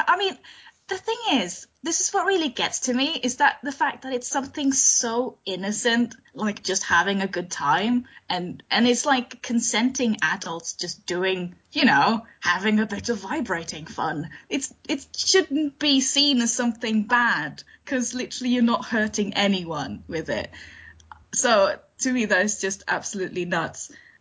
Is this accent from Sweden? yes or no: yes; Sweden; English is a second language; moved away as an adult; now in United Kingdom; my accent is probably a little bit weird because I'm not British, I'm Swedish, and I've lived in the UK for about 10, 11 years now.